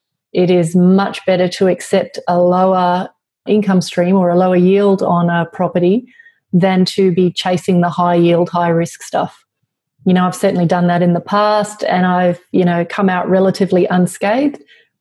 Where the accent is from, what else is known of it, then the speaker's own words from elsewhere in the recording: Australia; I kind of feel like as an Australian who's been investing here for a couple of decades now, I love the Australian market from the viewpoint of stability.